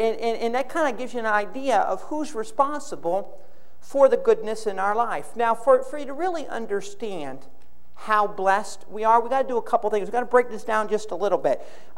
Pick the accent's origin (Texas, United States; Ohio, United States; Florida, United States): Florida, United States; Fort Myers; I'm from Fort Myers, Florida. That's Thomas Edison Winter home.